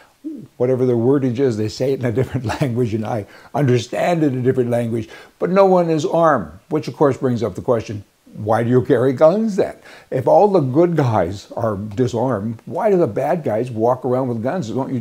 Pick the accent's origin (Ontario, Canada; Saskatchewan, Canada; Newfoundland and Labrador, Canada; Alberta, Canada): Alberta, Canada; Vermilion; I'm from Vermilion, Alberta, and I got a grade 8